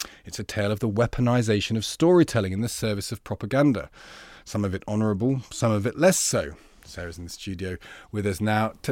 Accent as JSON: {"language": "English", "region": "Midlands", "country": "United Kingdom", "said": "I'm from the Midlands and I had it."}